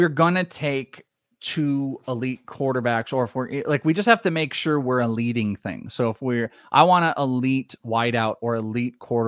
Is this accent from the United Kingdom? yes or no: yes; Wales, United Kingdom; Until next time … I'm Welsh.